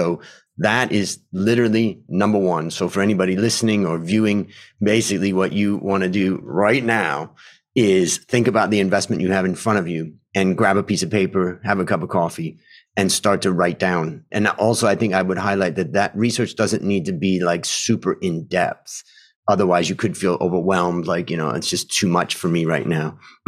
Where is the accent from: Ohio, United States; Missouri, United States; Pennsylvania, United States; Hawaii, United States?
Ohio, United States; also born or lived in California; now in Thailand; I grew up in Ohio and I moved to California. And when I graduated university, I went to work for Pepsi. And then after a few years of doing that, I moved to Thailand in 1992 to teach finance.